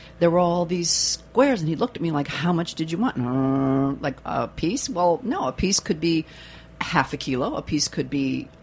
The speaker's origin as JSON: {"language": "English", "region": "Midwest", "country": "United States", "tie": "born or raised there", "said": "I mean, I grew up in the Midwest. We could not buy a slice of pizza. When I first came to New York, it was like a revelation."}